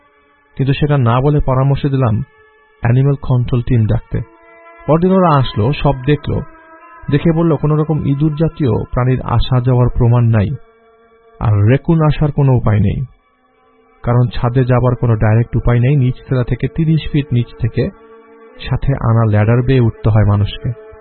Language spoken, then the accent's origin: Bangla; Bangladesh; now in Canada; ছোটবেলাটা আমার কেটেছে অনেক ভেতরের একটা গ্রামে, যেখানে এসব সংজ্ঞাহীন ঘটনা দেখতে দেখতে আমি অনেক বড় হয়েছি। তারপর একদিন এসে পড়লাম দুনিয়ার অন্য একটা প্রান্তে, আধুনিক দেশ বলা চলে। স্বস্তির একটা নিঃশ্বাস ফেললাম, ভেবেছিলাম বাংলাদেশের অনেক কিছু এখানে আর দেখার লাগবে না